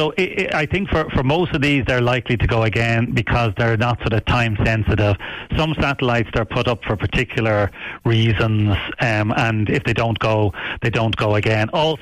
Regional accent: Clondalkin, Leinster, Ireland; now in Cork, Ireland; So I'm a Dublin man originally

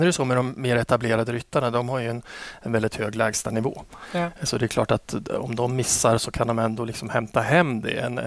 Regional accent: Östersund, Jämtland County, Sweden; Östersund.

